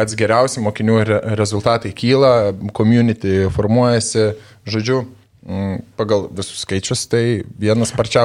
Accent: Samogitia, Lithuania; ten visi esam žemaičiai

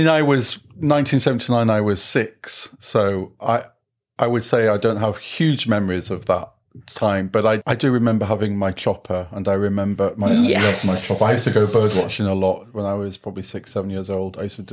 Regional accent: York, Yorkshire and the Humber, United Kingdom; because I grew up in Yorkshire too, not far from Leeds and Batley, but I'm from York

